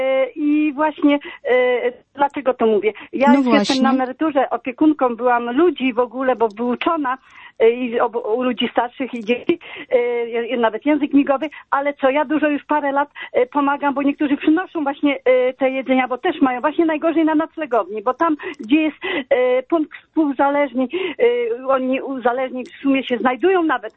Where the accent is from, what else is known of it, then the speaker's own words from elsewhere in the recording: Bielawa, Lower Silesian Voivodeship, Poland; u nas w Bielawie też jest taka noclegownia i ośrodek taki w sumie dwa